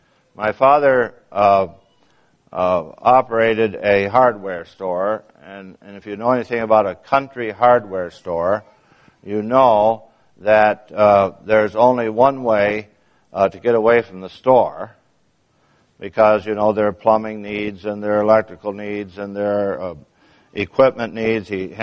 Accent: New York, United States; But I was raised in the Finger Lakes area of the state of New York, up in central New York, and I was raised very near one of those lakes.

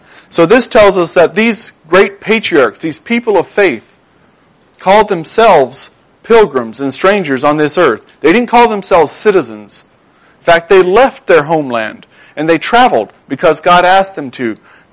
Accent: Ohio, United States; And our homeland, I was born and raised in Ohio.

